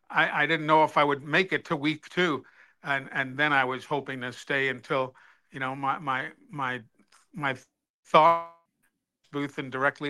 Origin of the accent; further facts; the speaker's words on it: New York, United States; moved away; I was from New York, and I moved to Alabama.